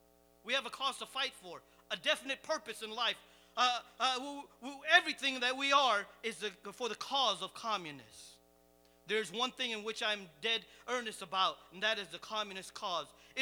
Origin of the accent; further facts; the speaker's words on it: Cambodia; I'm originally from Cambodia, and my family is from there